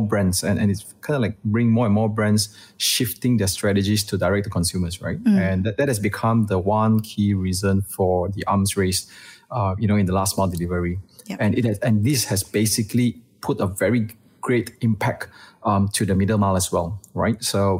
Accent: Malaysia; I'm Malaysian

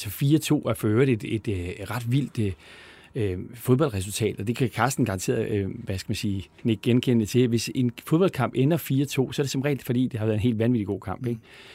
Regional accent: Glostrup, Capital Region, Denmark; born there; Nej, der, jeg er født i Glostrup.

